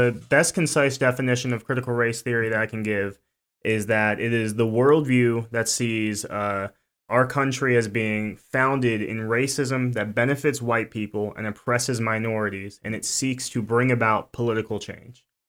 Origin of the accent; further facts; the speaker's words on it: New Jersey, United States; So I grew up in, born and raised in New Jersey. So I'm a Northerner. I apologize to my Kentuckians, but born and raised in New Jersey.